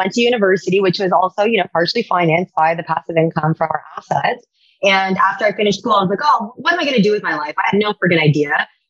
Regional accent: Toronto, Ontario, Canada; I grew up in Toronto. So I grew up with my single mom in an apartment building

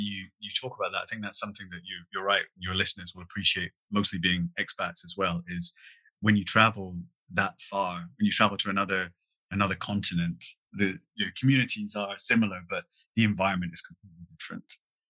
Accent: Scotland, United Kingdom; I grew up very rurally in Scotland.

